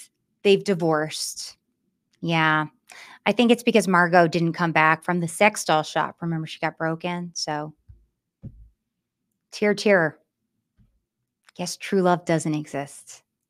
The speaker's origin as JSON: {"language": "English", "region": "California", "country": "United States", "tie": "born or raised there", "said": "California, my home state, God love ya."}